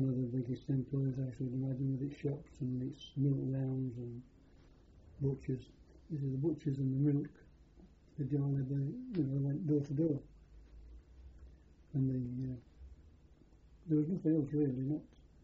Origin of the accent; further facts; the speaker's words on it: Birmingham, West Midlands, United Kingdom; born there; I was born in Birmingham in 1923